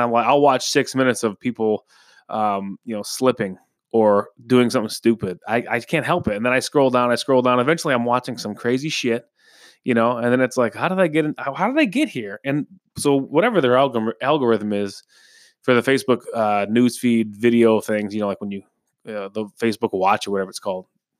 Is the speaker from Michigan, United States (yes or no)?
yes; Michigan, United States; I'm from Michigan.